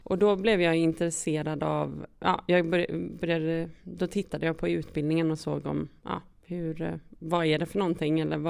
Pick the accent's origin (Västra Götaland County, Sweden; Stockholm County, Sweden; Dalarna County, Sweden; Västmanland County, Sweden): Västra Götaland County, Sweden; Gothenburg; now in Jämtland, Sweden; jag känner ju mig alltid som en göteborgare i Jämtland. Jag blir liksom inte jämte. Så. Men jag trivs ändå här nu.